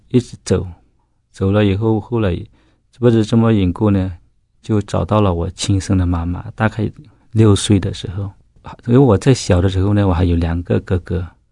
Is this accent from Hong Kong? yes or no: no; Myanmar; 我自己是在缅甸出生的啊